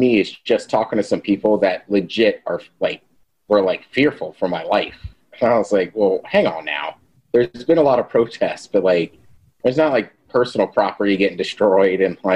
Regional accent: College Park, Maryland, United States; I grew up in College Park

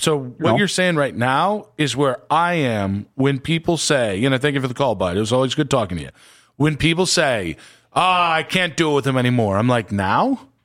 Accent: Wadsworth, Ohio, United States; also born or lived in Dayton; I will also say, I grew up in Wadsworth. I went to high school at Woodridge. I'm Ohio through and through, baby.

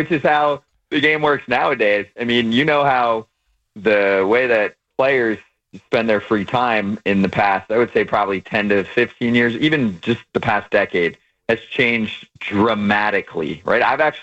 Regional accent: New Jersey, United States; I'm from Jersey with most of my immediate and extended family as Mets fans.

